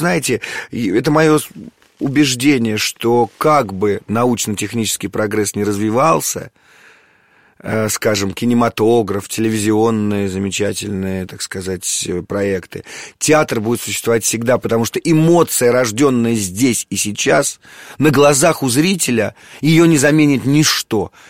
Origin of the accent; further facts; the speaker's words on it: Moscow, Russia; Но я родился в Москве, я коренной москвич.